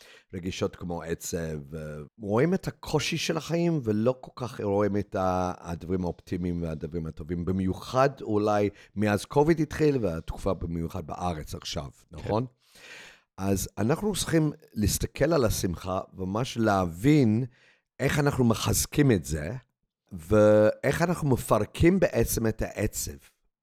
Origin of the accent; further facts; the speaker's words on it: England, United Kingdom; now in Israel; אני באתי מאנגליה, עליתי לארץ מאנגליה, עם רקע של תיאטרון קהילתי.